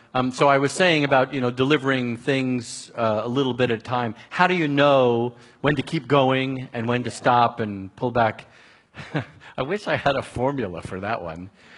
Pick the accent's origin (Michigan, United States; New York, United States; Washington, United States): New York, United States; I'm originally from New York, and I'm Jewish. And we New York Jews have a certain style of communicating